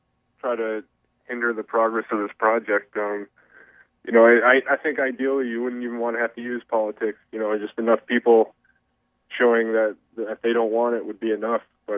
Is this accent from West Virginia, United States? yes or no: no; New Hampshire, United States; couldn't sit idly by while something like that happened to my home state.